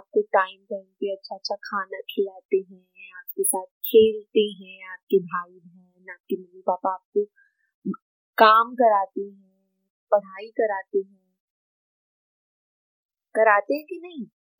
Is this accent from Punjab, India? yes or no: yes; Punjab, India; मैं पंजाब से हूँ।